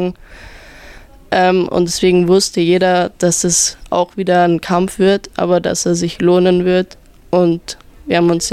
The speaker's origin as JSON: {"language": "German", "town": "Geretsried", "region": "Bavaria", "country": "Germany", "tie": "born or raised there", "said": "Und ich komme ja auch aus Geretsried. Deswegen, ich kenne viele dort, auch von früher schon, von klein auf."}